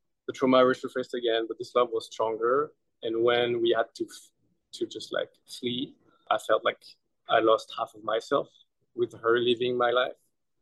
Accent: France; moved away as an adult; now in United States; I'm from France. So when I came to America, there was this huge shedding of my physical life. I shed my country, my family, my friends.

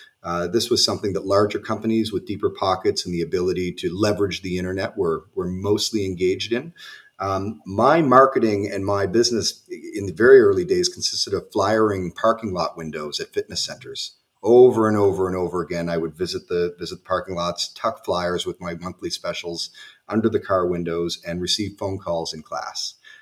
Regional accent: Saint John, New Brunswick, Canada; also born or lived in Halifax, Canada; I grew up outside of St. John, New Brunswick, and then moved to Halifax, which is often referred to as the big city from where I grew up, to attend St. Mary's University back as a 20-year-old.

